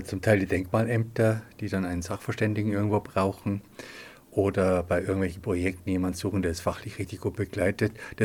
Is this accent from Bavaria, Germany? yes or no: yes; Munich, Bavaria, Germany; Ich bin ja ein Münchner und Südmünchner auch noch.